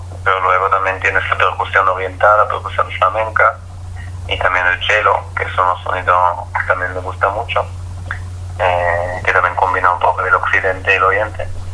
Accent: Israel; Spanish is a second language; siempre se dan cuenta que soy que no soy de España, que soy de Israel, que toco de alguna manera poco diferente

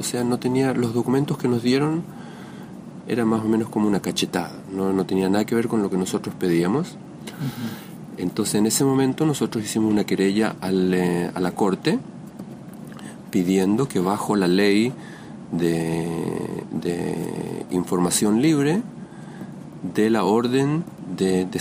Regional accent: Chile; now in Israel; somos los tres chilenos, ciudadanos chilenos israelíes

